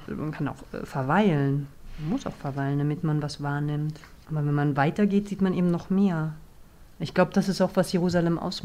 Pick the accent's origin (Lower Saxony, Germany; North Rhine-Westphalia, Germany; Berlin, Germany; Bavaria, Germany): Berlin, Germany; ich komme aus Berlin